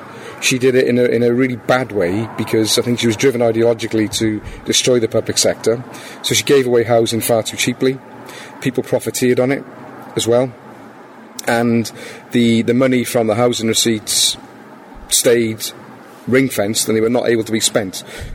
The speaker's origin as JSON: {"language": "English", "town": "Cardiff", "region": "Wales", "country": "United Kingdom", "tie": "born or raised there", "said": "I was brought up in Fairwater, in Pentrebane."}